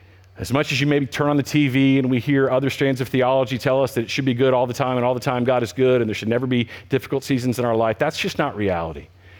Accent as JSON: {"language": "English", "region": "Texas", "country": "United States", "tie": "born or raised there", "said": "just north of where I grew up in Texas, this church in Sherman"}